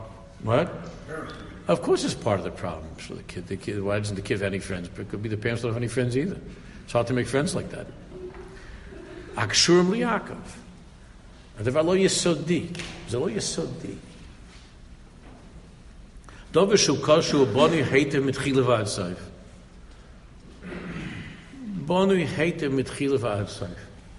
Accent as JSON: {"language": "English", "town": "Queens", "region": "New York", "country": "United States", "tie": "born or raised there", "said": "I went to YU. I'm not a real chassid. I grew up in Queens."}